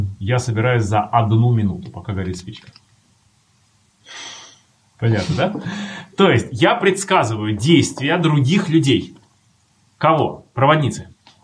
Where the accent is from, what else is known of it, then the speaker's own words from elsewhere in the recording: Veliky Novgorod, Novgorod Oblast, Russia; Я из Великого Новгорода, мне берут билет до Москвы